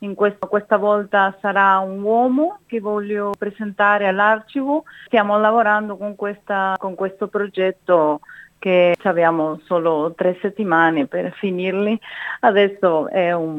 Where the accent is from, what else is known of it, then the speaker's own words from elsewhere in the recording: Uruguay; Italian is a second language; now in Australia; Io sono cresciuta in Uruguay e ho vissuto diverse situazioni di difficoltà economica, sociale.